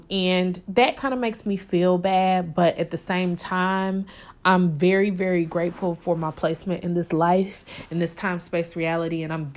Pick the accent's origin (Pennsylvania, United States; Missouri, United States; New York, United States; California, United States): Missouri, United States; Kansas City; I'm from Kansas City, Missouri. All of my family is from Kansas City, Missouri, for the most part